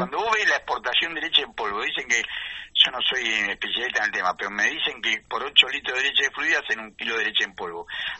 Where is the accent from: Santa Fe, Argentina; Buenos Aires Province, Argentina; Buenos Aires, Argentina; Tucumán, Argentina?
Tucumán, Argentina; Yo soy tucumano de nacimiento, o sea que la pobreza la viví de chico, la conocí de bien de cerca